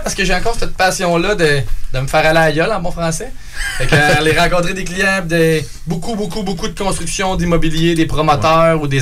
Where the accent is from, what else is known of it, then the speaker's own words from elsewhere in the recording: Quebec, Canada; Je viens de l'Estrie.